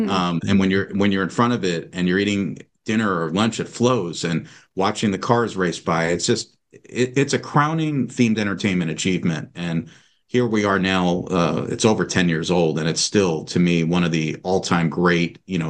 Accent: New York, United States; Bex, I'm a New Yorker. I grew up riding the Wonder Wheel at Coney Island, so that wasn't a new thing for me

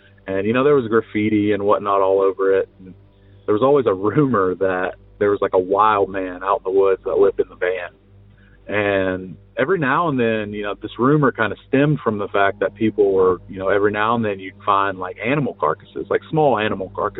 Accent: Greenbrier, Arkansas, United States; now in Raleigh, United States; My story takes place back in my hometown of Arkansas. Grew up in a small town outside of Little Rock, Greenbrier to be specific for anyone that's familiar.

